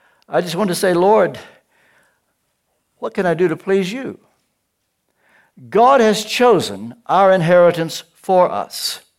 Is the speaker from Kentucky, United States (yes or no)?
yes; Kentucky, United States; born there; I was born in Kentucky.